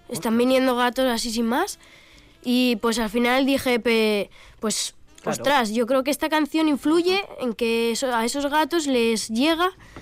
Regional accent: Villavelayo, La Rioja, Spain; Pues yo soy de Villabelayo, bueno, uh-huh. Mi pueblo

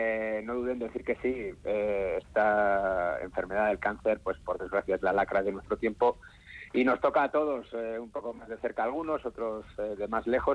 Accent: Urretxu, Basque Country, Spain; además que es aquí en mi pueblo, en Urretxu

